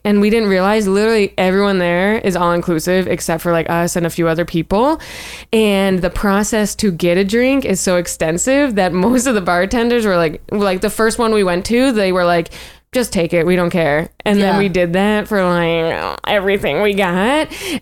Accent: Buffalo, New York, United States; I'm from Buffalo. I've driven on icy roads.

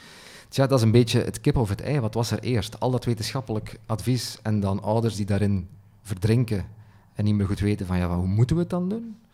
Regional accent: Flanders, Belgium; maar dat ook wel bij ons in Vlaanderen, in de jaren 90...

